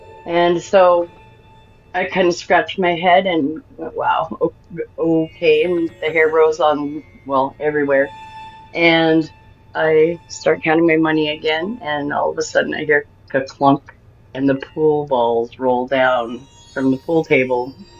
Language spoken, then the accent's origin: English; Seward, Alaska, United States; I am from Alaska, and I lived in a little town called Seward. It's right at the bottom, south central, in the middle of the web.